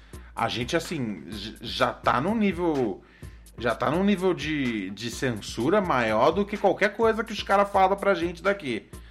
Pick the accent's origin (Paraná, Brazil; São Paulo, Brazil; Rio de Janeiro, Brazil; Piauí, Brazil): Rio de Janeiro, Brazil; Um salve pra toda a Zona Norte Carioca, tá ligado? Minha terra, tá ligado?